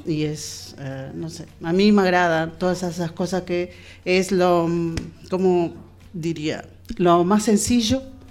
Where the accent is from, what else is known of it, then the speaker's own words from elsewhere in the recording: Córdoba, Argentina; Catalan is a second language; Jo soc argentina.